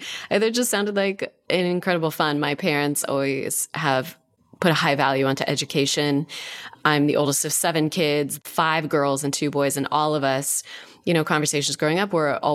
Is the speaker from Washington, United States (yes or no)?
yes; Seattle, Washington, United States; born or raised there